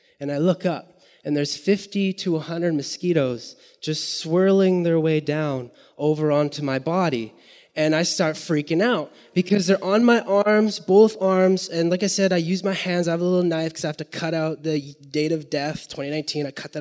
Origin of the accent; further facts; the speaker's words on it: Winnipeg, Manitoba, Canada; I'm from Winnipeg. My wife and I live in Winnipeg, but we drive out as much as we can.